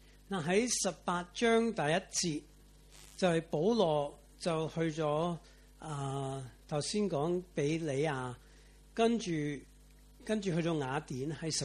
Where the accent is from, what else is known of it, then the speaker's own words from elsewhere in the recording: United States; 我美国人，所以我用英里计算，不好意思，不知道多少公里